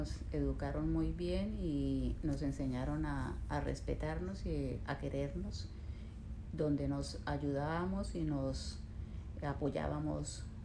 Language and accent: Spanish; Cúcuta, Norte de Santander, Colombia; born there; En la ciudad de Cúcuta, Colombia.